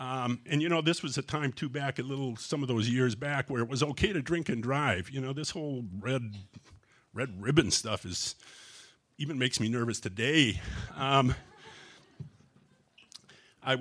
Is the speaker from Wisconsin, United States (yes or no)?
yes; Wisconsin, United States; I'm originally from Wisconsin, and that's a state that loves Boilermakers.